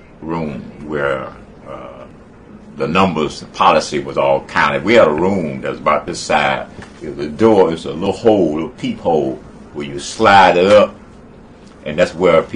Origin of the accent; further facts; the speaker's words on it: Houston, Texas, United States; Yeah, I was raised on Ship Channel.